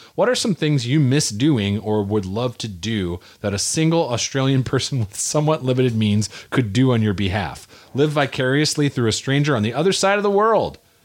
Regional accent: Minnesota, United States; now in South Korea; I'm also from Minnesota, so I just want to say to Mark, save big money at Menards. … I've been living and teaching in South Korea for over 11 years.

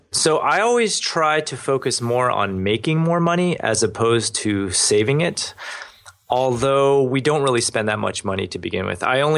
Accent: Maryland, United States; I grew up in Maryland.

